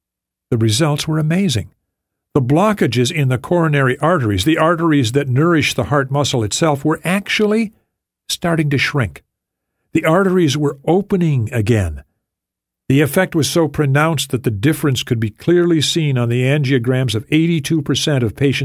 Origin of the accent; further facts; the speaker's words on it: North Dakota, United States; I learned about animal fat as a child growing up in North Dakota.